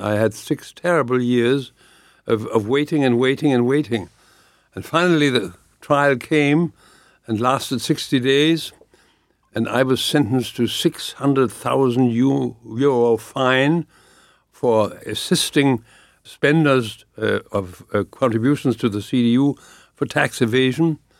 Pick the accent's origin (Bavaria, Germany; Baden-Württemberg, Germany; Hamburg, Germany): Hamburg, Germany; English is a second language; That was my hometown, Hamburg